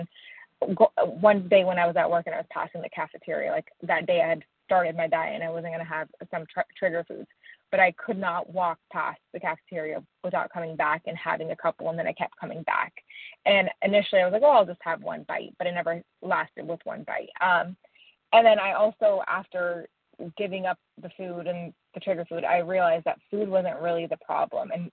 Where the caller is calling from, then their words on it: Tampa, Florida, United States; I'm calling from Tampa, Florida.